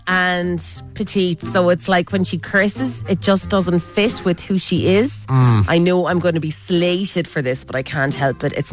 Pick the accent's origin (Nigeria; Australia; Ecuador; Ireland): Ireland; Sometimes we're Irish. Sometimes it comes out.